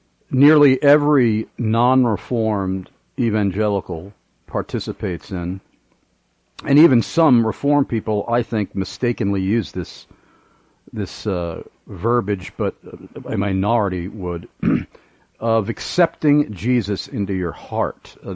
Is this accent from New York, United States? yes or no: yes; New York, United States; when I told him I was from New York, which is where I'm originally from